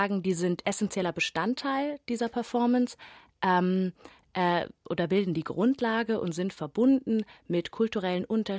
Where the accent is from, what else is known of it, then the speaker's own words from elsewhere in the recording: Bavaria, Germany; ich bin sogar tatsächlich in Bayern geboren. Aha. Und in Bayern auch aufgewachsen. Aber mein Großvater mütterlicherseits, der kam aus Ungarn.